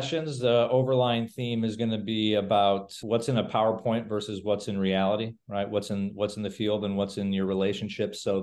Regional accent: Chicago, Illinois, United States; moved away as an adult; now in St. Louis, United States; Obviously, growing up in Chicago, and as I mentioned, you know, where my first contacts came through a former coach.

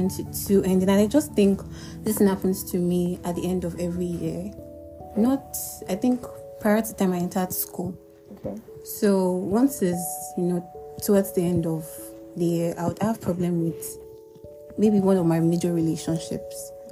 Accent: Anambra, Nigeria; Okay, I'm from Anambra State.

